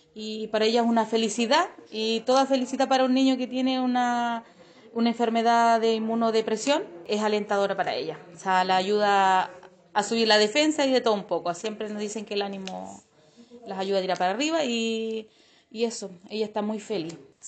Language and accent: Spanish; Chile Chico, Aysén, Chile; Somos de Chile chico